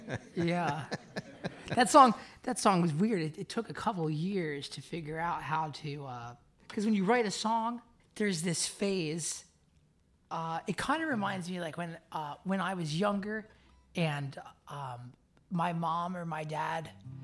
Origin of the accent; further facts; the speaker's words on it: Nashville, Tennessee, United States; Because I grew up in Nashville